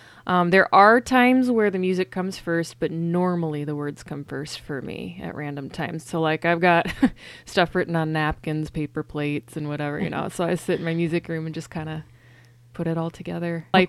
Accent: Iowa, United States; Yeah, I'm originally from Northwest Iowa. Moved out here originally to go to the School of Ministry at Bethel.

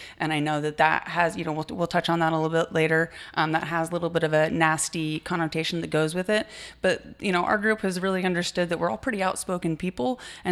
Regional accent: Reading, Pennsylvania, United States; I was born and raised here in Reading. I did move away for a number of years. I played professional hockey and then moved back once I had a family. You know, my roots are here.

